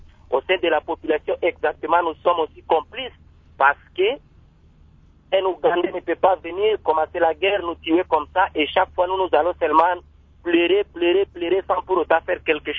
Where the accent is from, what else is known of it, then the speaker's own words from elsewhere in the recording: DR Congo; est au chez nous, en République démocratique du Congo.